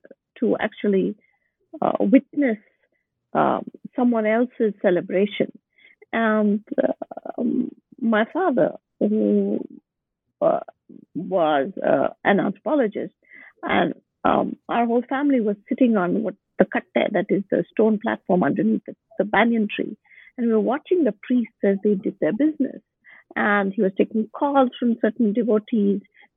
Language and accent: English; Bangalore, Karnataka, India; so I had gone home. My hometown is Bangalore.